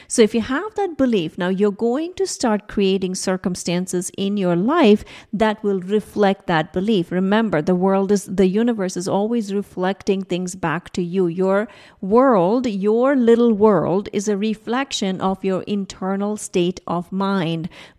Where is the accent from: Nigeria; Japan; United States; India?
India; I grew up in India, right?